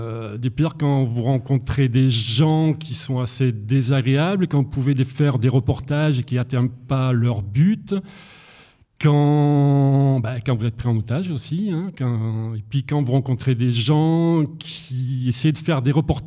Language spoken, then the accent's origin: French; Auvergne-Rhône-Alpes, France; J'habitais à la montagne, moi je suis de Savoie, et je me voyais pas terminer moniteur de ski comme tous mes camarades.